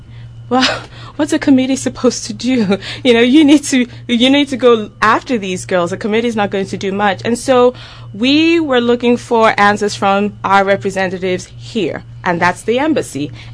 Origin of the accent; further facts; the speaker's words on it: Lagos, Nigeria; moved away as an adult; now in United States; I'm a Nigerian citizen, and I was born and raised in Lagos, Nigeria. And so then I came to the United States for my undergraduate education at Howard University.